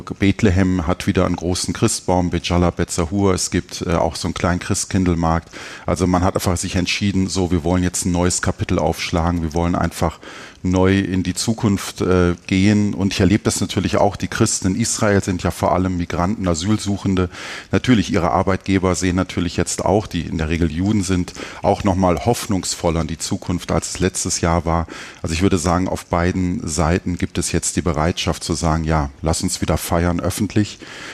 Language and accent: German; Germany; Und ich meine, wir haben als Deutsche ein wunderbares Grundgesetz, was ja eben Artikel 1 sagt, die Würde des Menschen ist unantastbar.